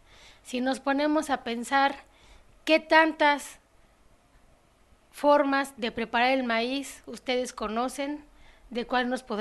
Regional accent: Tlaxcala, Mexico; Los que somos de Tlaxcala estamos acostumbrados y acostumbradas a que nos hagan burla

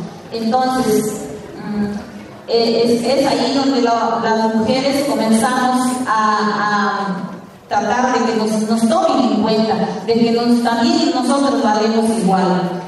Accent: Bambamarca, Cajamarca, Peru; saliendo de mi país, que es Perú, del departamento de Cajamarca, provincia de Huancayo, Bamba Marca.

